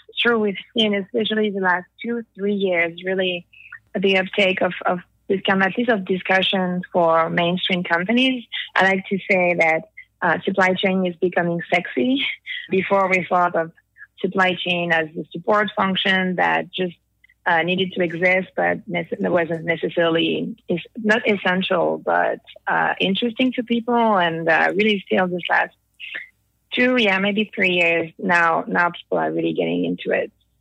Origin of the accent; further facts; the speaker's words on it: the North, France; As you can hear, I'm French. Mm-hmm. I grew up in the north of France, in the countryside, always been very into nature and the environment